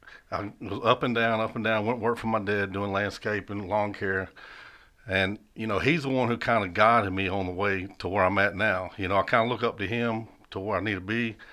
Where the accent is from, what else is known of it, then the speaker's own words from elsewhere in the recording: East Point, Georgia, United States; also born or lived in Fairburn; Well, I grew up in East Point. I've lived there practically all my life. Up until I was 14, well, not all my life, but until I was 14, then I moved to Fairburn out to the country with my dad.